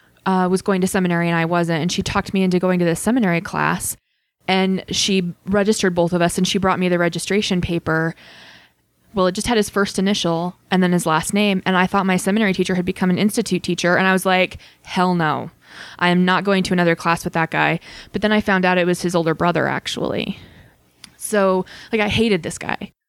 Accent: Idaho, United States; We had a seminary building because I grew up in Southern Idaho.

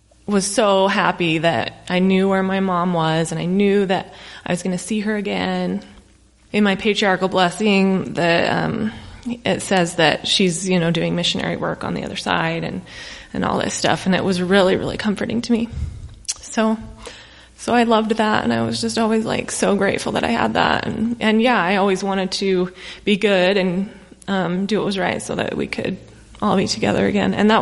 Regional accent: Utah, United States; I grew up just in a small town in Utah.

